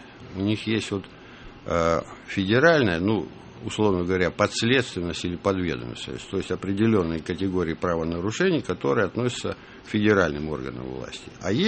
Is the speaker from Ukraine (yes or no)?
yes; Sevastopol, Ukraine; born there; А вообще родился я в Севастополе.